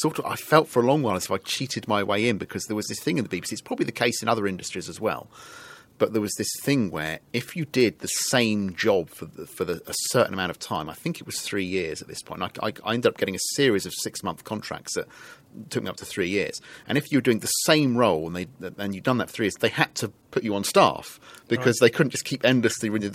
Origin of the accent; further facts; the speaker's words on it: South East England, United Kingdom; now in Norfolk, United Kingdom; I'm from Sussex, down on the south coast.